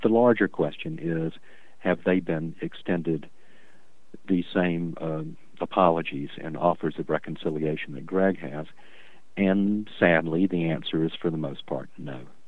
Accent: Atlanta, Georgia, United States; I grew up in Atlanta, and it pretty much the same thing happened in the high school I grew up in suburban Atlanta.

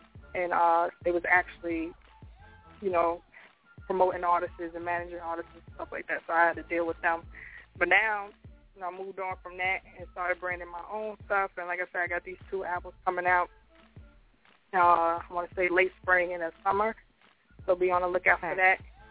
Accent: Staten Island, New York, United States; Well, I actually grew up with … Like I'm from Park Hill. I'm from the same project that they're from.

